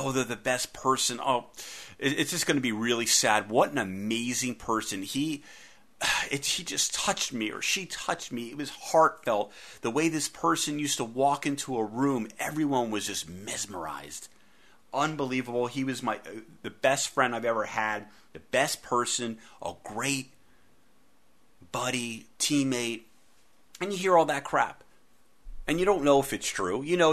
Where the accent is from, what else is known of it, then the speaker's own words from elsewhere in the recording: East Coast, United States; Even though I grew up on the East Coast, watched a lot of Blazers